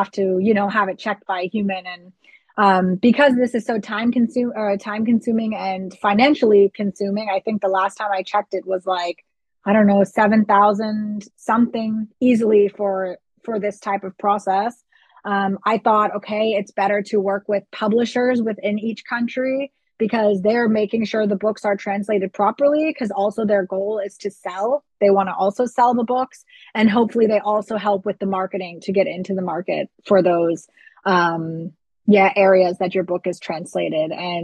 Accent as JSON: {"language": "English", "country": "United States", "first_language": "English", "moved": "as an adult", "said": "For me, it just feels comfortable because English is my native language. And I actually travel frequently back to the United States. And my husband and I, we even have plans to move back within the next year or two."}